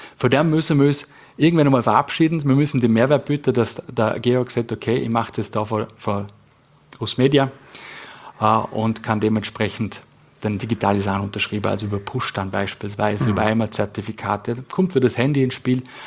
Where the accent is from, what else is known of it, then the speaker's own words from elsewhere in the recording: Vorarlberg, Austria; wo wir es als Vorarlberger einfach, ja, du fischst das Vierten